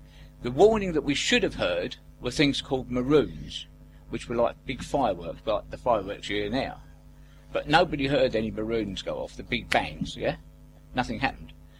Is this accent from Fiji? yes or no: no; Canvey Island, East of England, United Kingdom; Well, I came out from Canvey with my brothers and sister, and we actually came to Benfleet.